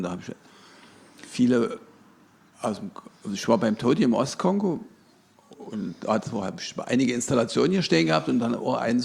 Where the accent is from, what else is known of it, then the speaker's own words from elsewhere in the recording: Dresden, Saxony, Germany; Ich bin ein echter Dresdner, ja, ja.